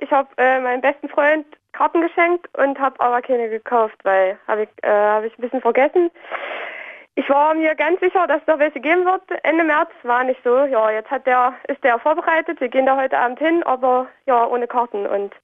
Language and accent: German; Berlin, Germany; Ich bin Berlinerin